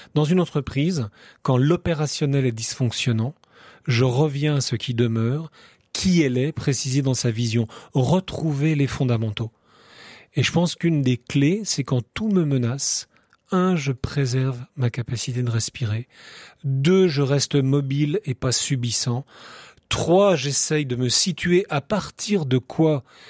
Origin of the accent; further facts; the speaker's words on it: Auvergne-Rhône-Alpes, France; moi je suis de Haute-Savoie